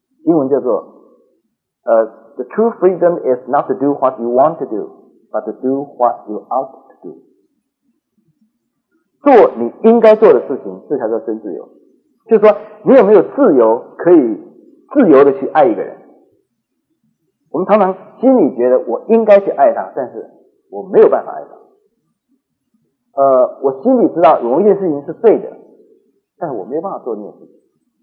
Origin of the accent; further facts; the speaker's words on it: China; 因为我们中国人的传统文化或者说儒家的思想告诉我们是人性本善